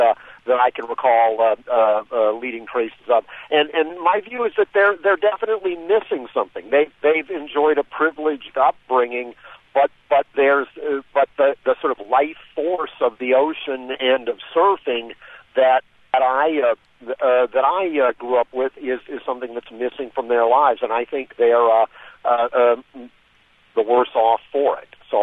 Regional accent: California, United States; moved away as an adult; now in North Andover, United States; I grew up in Southern California. I knew of this family. I used to see them periodically on the beaches.

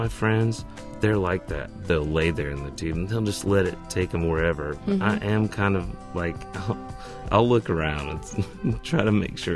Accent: Greenville, Tennessee, United States; also born or lived in Charlotte, North Carolina; I grew up in Greenville, Tennessee, and Charlotte, North Carolina, and it's right there where you can have the mountains or the beach.

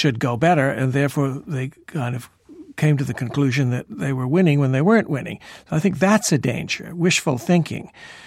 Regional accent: United States; but in a conversation now, I'm an American

